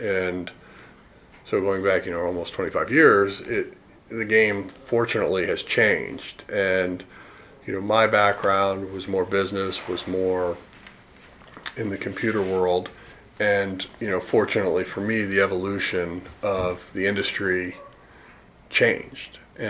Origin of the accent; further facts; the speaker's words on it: Colorado, United States; And I grew up in Colorado and was connected to that.